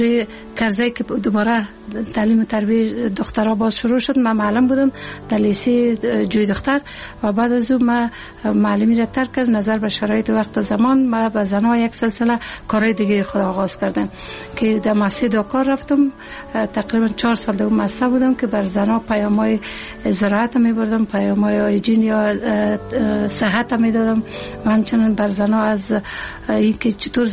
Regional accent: Ghorband, Parwan, Afghanistan; also born or lived in Kabul; که ما در 56 سال قبل در یک فامیلی روشن فکر به دنیا آمدیم و مکتب دوره ابتدایی را در غوربند به اتمام رساندیم و دوره لیسه را در لیسه شیدرانی شهر کابل تمام کردیم.

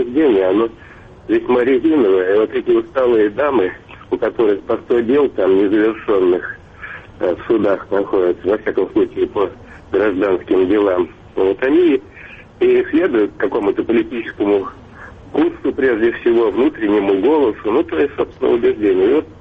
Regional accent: Moscow, Russia; я из Москвы.

